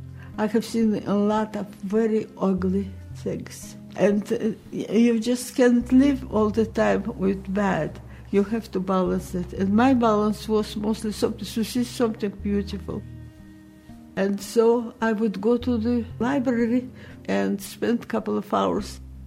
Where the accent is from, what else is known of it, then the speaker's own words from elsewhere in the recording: Saint Petersburg, Russia; born there; English is a second language; moved away; I was born in St. Petersburg, Russia. We left and we started from scratch. And my English was zero